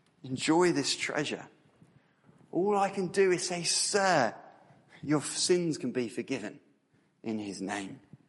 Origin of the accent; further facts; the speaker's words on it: Royal Tunbridge Wells, South East England, United Kingdom; I was born and raised in Royal Tunbridge Wells to a Christian family.